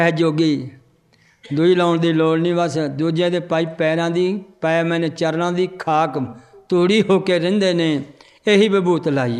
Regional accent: Punjab, India; ਸਾਡੇ ਪਿੰਡ ਸਥਾਨ ਹੈ ਬੀੜ ਦੇ ਕੰਢੇ 'ਤੇ, ਨਾਭੇ ਰਾਜ ਦਾ ਬੀੜ ਆ, ਬਹੁਤ ਲੰਬਾ ਸਾਡੇ ਲੰਬਾ ਏਰੀਆ 'ਚ ਬੀੜ ਬਣਿਆ

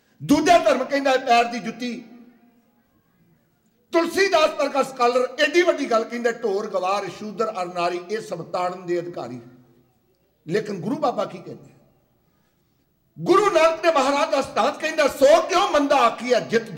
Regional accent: Punjab, India; ਮੈਨੂੰ ਤੇ ਪੰਜਾਬ ਦਾ ਬਹੁਤਾ ਤਜਰਬਾ ਹੈ ਮੈਂ ਪੰਜਾਬ ਦੇ ਰਹਿਣ ਵਾਲਾ

